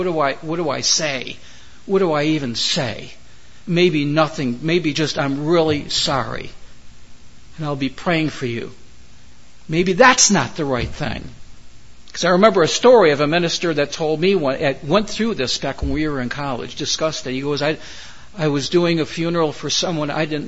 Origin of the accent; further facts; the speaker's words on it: Michigan, United States; I grew up in Michigan. There were perch, walleye.